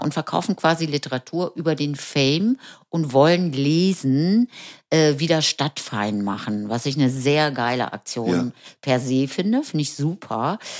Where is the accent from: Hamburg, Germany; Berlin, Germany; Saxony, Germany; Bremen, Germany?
Berlin, Germany; now in Trier, Germany; ich bin jetzt aus Berlin hier in Trier